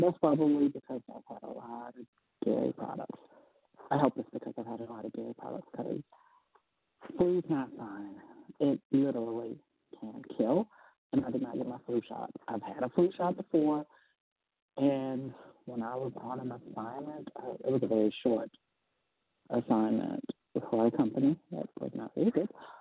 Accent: Georgia, United States; I'm from Georgia. I like my Coca-Cola.

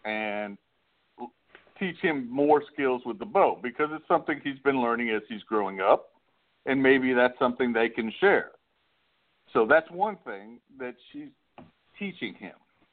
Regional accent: Syracuse, New York, United States; now in Vicksburg, United States; I grew up in New York State, up in Syracuse, in upstate. And then I moved down to Vicksburg, Mississippi

